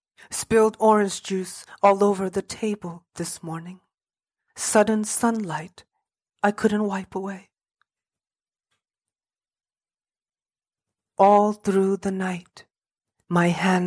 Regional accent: United States; I think as a queer person growing up in America, I was trying to navigate what it means to be a queer body in the American space

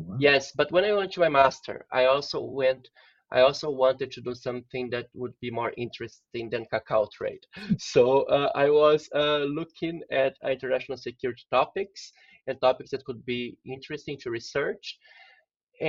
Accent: Brasilia, Federal District, Brazil; I'm a Brazilian, so I was born and raised in Brasilia, which, for those that don't know, that's the capital of Brazil since the 1960.

